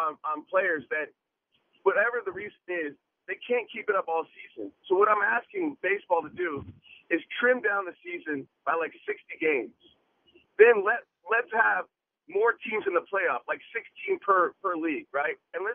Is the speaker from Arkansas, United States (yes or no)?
no; California, United States; So I'm from the Bay Area, born and raised. I'm 38